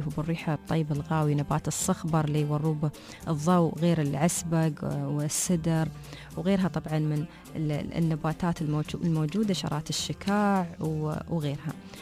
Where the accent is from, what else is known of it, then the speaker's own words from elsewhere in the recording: United Arab Emirates; وموجودة عندنا في الإمارات،